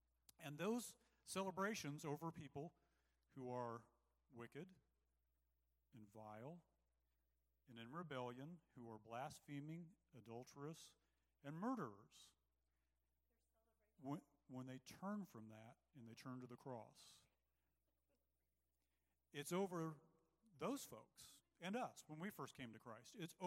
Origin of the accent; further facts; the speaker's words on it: United States; I mean, we're Americans.